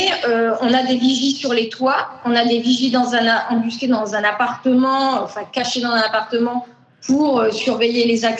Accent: New Caledonia; Alors, je suis née en Nouvelle-Calédonie. Et donc j'ai connu les événements de 84 et 88, donc j'avais 11 ans. Donc là où on habitait, là où habite ma mère toujours, donc à Boulari entre Saint-Louis la tribu de Saint-Louis et la tribu de la Conception

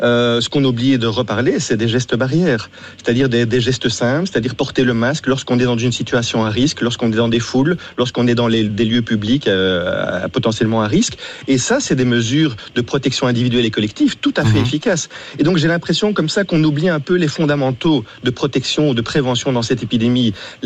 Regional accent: Belgium; Alors, bon, je ne veux pas être chauvin parce que je suis belge

